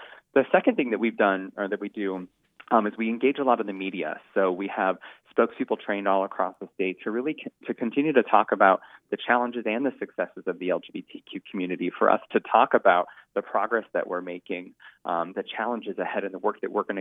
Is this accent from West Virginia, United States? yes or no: no; Sterling, Colorado, United States; I myself, for example, grew up in Sterling in Northeast Colorado, where I know that my experience growing up in Northeast and rural Colorado is much different than my experience would be living in downtown Denver.